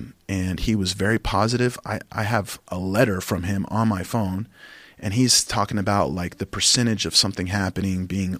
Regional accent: Oklahoma, United States; I've only done 3 fights with Bellator outside of my home state, outside of Oklahoma, my last 3, you know?

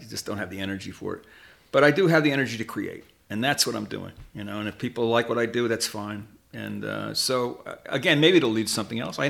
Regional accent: New Jersey, United States; I was born and raised in Jersey, and I was only 16 when that scene, in 1963.

